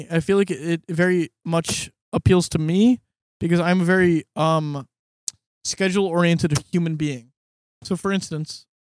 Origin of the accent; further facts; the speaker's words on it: New York, United States; also born or lived in Portland, Oregon; I grew up in New York. I enjoyed living in cities.